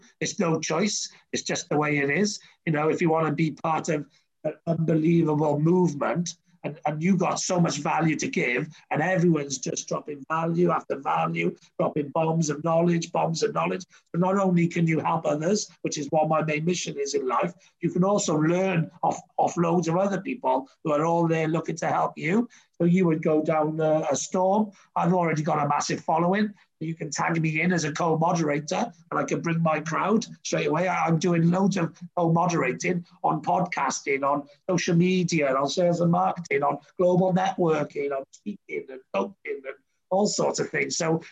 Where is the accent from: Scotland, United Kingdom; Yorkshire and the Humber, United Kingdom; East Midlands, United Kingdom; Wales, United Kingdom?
Wales, United Kingdom; I'm passionate Welsh, but I'm also passionate British. My grandfather's from Yorkshire. My grandmother's from Dublin, Ireland